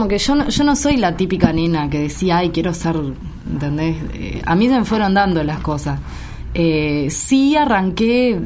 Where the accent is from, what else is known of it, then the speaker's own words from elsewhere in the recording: Las Piedras, Canelones, Uruguay; yo soy de Las Piedras